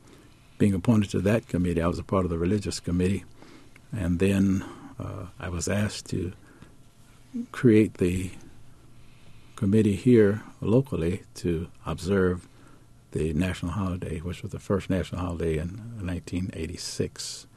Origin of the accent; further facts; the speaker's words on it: Brooklyn, Illinois, United States; I grew up in a small town that many of you will have heard of, Brooklyn, Illinois, downstate Illinois, which is tucked on the east side of the Mississippi River across from St. Louis, Missouri.